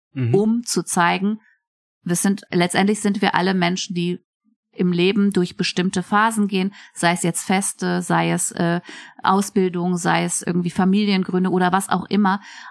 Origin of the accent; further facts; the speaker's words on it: Iran; now in Germany; ich lebe ja selber als Iranerin im Westen, in Deutschland. Ich bin zwischen diesen Welten, mehr sogar hier als drüben.